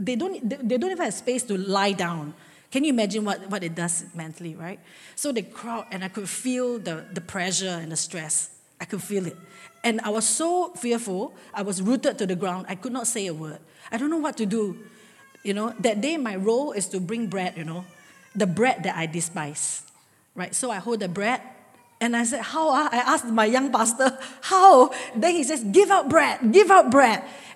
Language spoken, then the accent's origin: English; Singapore; I'm the Singaporean who always complain.